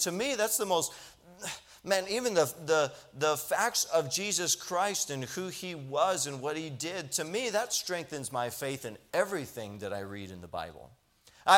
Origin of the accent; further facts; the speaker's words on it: United States; just because I was raised in America and I got to hear the gospel